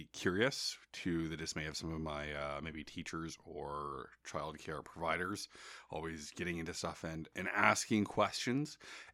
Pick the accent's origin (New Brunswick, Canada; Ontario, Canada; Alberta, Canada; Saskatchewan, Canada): Ontario, Canada; Toronto; Well, I'm from Toronto, so I got to say the food.